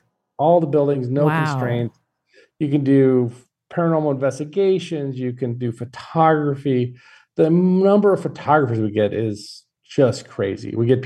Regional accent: Midwest, United States; accent: Midwest; There's my Midwest accent coming through.

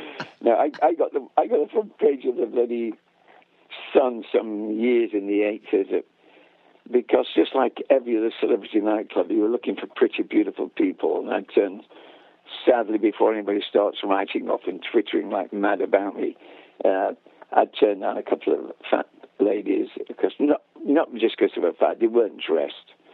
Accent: England, United Kingdom; moved away as an adult; now in London, United Kingdom; So when I came from the North England and kicked doors down to get into London and kicked doors down when I was in London, changed the way that nightclubs was perceived.

